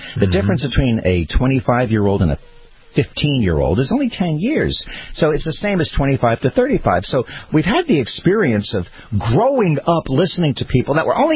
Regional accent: New York, United States; I grew up in New York listening to WINS, the top 40 station

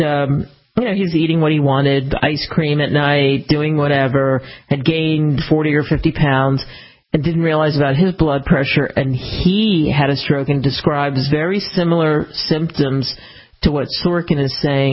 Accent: San Bernardino, California, United States; I'm from San Bernardino in that area

